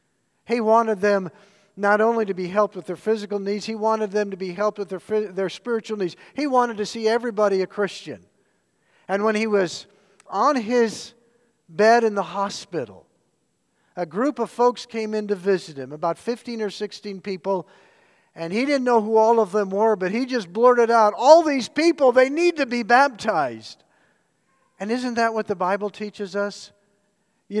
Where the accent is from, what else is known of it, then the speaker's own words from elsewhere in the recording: Bellevue, Washington, United States; I wasn't raised in Eugene, I was raised in Bellevue, Washington.